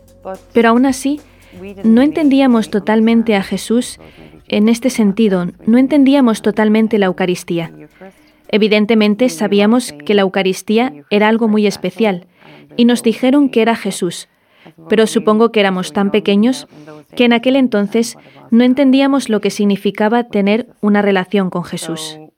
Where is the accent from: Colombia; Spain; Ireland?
Ireland; County Meath; Spanish is a second language; Soy de Irlanda, de County Meath, en Irlanda.